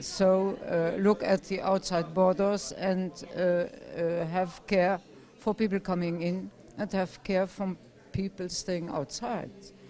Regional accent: Luxembourg; I'm from Luxembourg

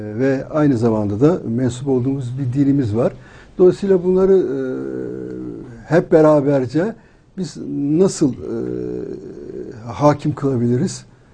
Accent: Siirt Province, Turkey; Ben aslen Güneydoğulu'yum.

